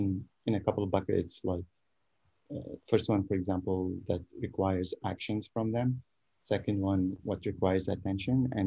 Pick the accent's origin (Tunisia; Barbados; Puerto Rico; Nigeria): Tunisia; also born or lived in Canada / New York; now in Bay Area, United States; I live in the Bay Area, but I am a longtime traveler. I'm originally from Tunisia. I spent 9 years in Canada where I did my master's degree and I worked for a little bit. Then moved to New York